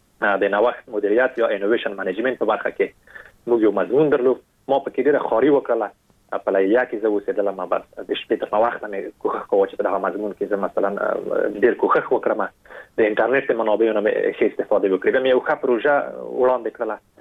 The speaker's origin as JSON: {"language": "Pashto", "country": "Afghanistan", "said": "په دې باندې مې لیکلی وو چې زه د افغانستان یم"}